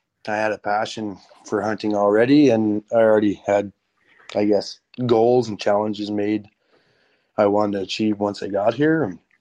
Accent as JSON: {"language": "English", "region": "Newfoundland and Labrador", "country": "Canada", "said": "hey, I'm from Newfoundland. Can I hunt?"}